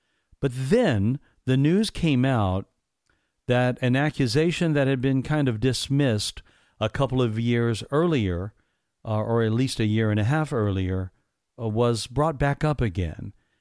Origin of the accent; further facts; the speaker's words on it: Indiana, United States; now in Florida, United States; because I'm from Indiana